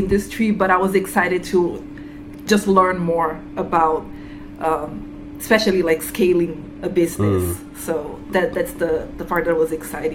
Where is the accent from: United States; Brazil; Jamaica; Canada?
Brazil; I come from Brazil